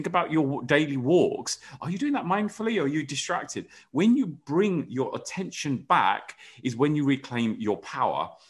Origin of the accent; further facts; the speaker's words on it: United Kingdom; because most people, we're British, will say, I'm great, I can't complain, I'm fine, thank you.